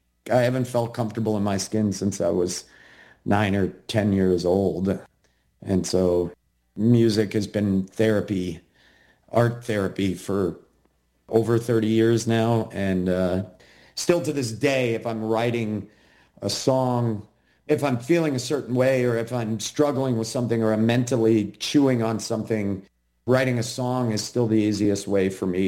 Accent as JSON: {"language": "English", "region": "Maine", "country": "United States", "tie": "born or raised there", "said": "I grew up in Maine in a very rural environment where you weren't supposed to show a lot of emotion."}